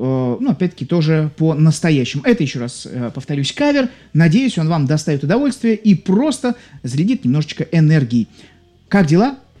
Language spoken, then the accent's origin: Russian; Saint Petersburg, Russia; вас как? Я из Санкт-Петербурга